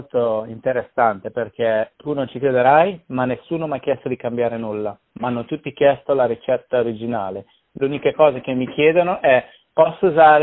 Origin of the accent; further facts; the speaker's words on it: Bologna, Emilia-Romagna, Italy; moved away as an adult; è un ristorante tra l'altro famoso a Bologna, da dove vengo io